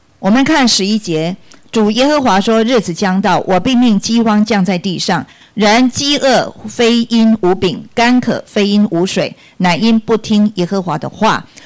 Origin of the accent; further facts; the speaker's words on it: Taiwan; 如果连水连食品都有问题，我就不知道我们台湾人的健康怎么办啊